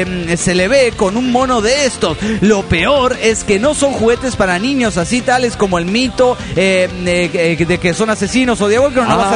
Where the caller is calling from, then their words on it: Cochabamba, Bolivia; Hola, soy … de Cochabamba, Bolivia.